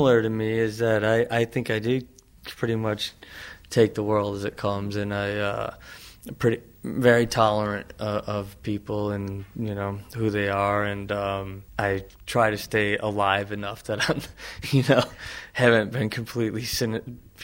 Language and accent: English; Kenosha, Wisconsin, United States; also born or lived in Los Angeles, United States; I'm from Wisconsin, Kenosha, Wisconsin.